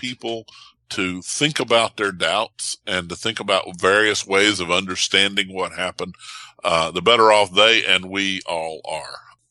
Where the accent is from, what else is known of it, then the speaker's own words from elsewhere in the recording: the South, United States; accent: Southern; I am going to say that the fellowship time will be taken up with David translating my Southern accent to his friends in Seattle.